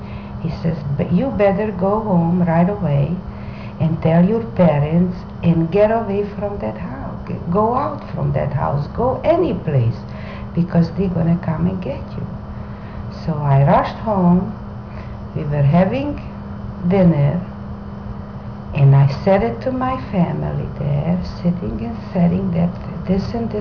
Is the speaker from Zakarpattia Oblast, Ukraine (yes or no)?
yes; Mukachevo, Zakarpattia Oblast, Ukraine; I am from Munkács.